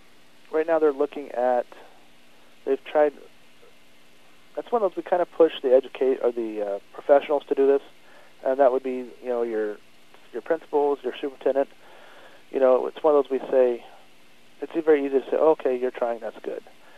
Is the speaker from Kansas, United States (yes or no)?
yes; Great Bend, Kansas, United States; now in Fort Madison, United States; Well, I grew up in Great Bend, Kansas. It's a rural community about the same size as Fort Madison here.